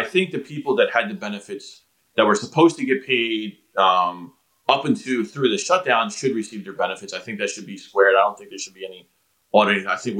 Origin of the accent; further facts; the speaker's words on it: Philadelphia, Pennsylvania, United States; growing up in South Philly in the inner city. I was on welfare and food stamps.